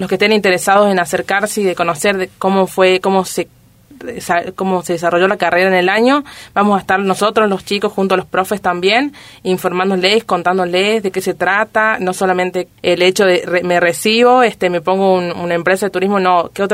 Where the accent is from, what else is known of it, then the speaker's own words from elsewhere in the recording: San Salvador de Jujuy, Jujuy, Argentina; yo soy de acá de San Salvador